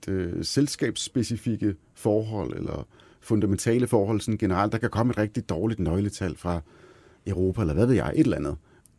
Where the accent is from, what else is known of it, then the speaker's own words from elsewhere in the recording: Zealand, Denmark; Jeg er fra Lolland.